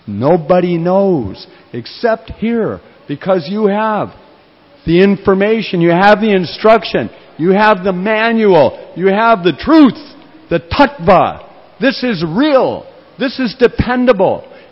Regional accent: United States; So, but now where I'm from Murka, Noriko, I mean America. I'm from there.

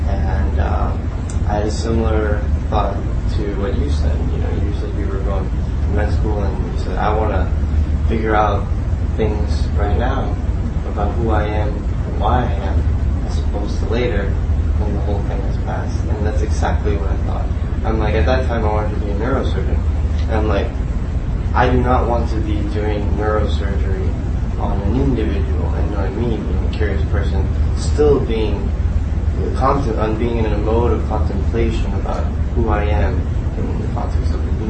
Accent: Mexico; My mom's very huge Catholic woman, I'm from Mexico.

